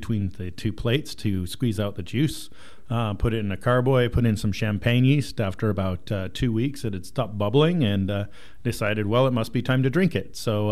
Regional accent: Oregon, United States; So yeah, I grew up out in Yamhill County and actually worked on a cider farm when I was in high school.

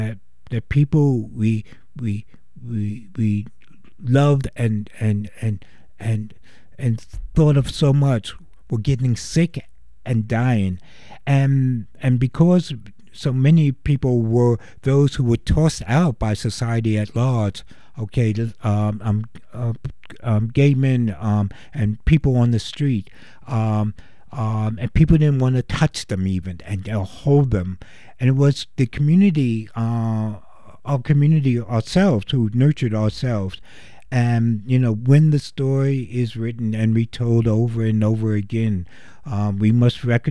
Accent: New York City, New York, United States; I lived in my hometown, New York City, in the late 70s and early 80s

